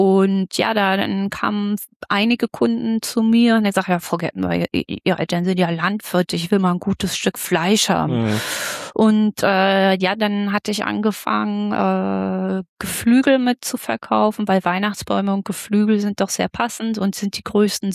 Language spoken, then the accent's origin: German; Mecklenburg-Vorpommern, Germany; Geografisch komme ich hier bei Rostock, bin ich aufgewachsen